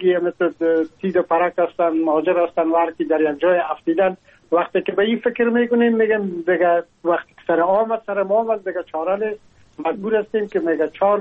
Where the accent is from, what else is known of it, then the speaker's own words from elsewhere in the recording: Afghanistan; now in France; ما هم در جمع عموم مردم هایی بودم که از افغانستان بر آمدم و تقریبا این 3 سال میشه که ما در فرانسه زندگی میکنم